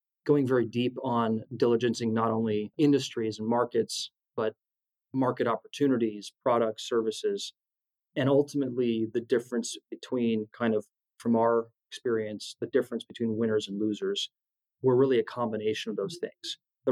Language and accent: English; California, United States; Obviously, growing up in California, Southern California is quite helpful in terms of weather and in terms of the competitive landscape out here.